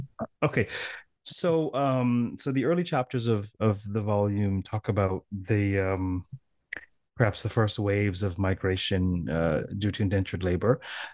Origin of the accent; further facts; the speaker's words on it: Toronto, Ontario, Canada; he speaks Tamil and I speak no Tamil, so we're speaking in English. And he, you know, I said, I'm from Toronto.